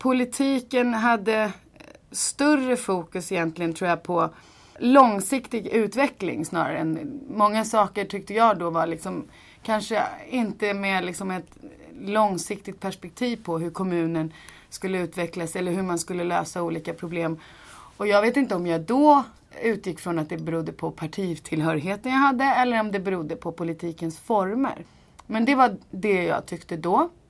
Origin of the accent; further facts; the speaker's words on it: Ingarö, Stockholm County, Sweden; also born or lived in Nacka; now in Tyresö, Sweden; jag är född faktiskt på Ingarö och uppvuxen på Ingarö och i Nacka. Jag flyttade till Tyresö 2008.